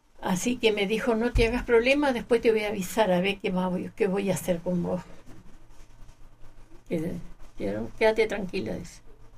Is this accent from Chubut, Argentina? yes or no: yes; Alto Río Senguer, Chubut, Argentina; ¿sabe que yo soy de Alto Río Senger, el señor?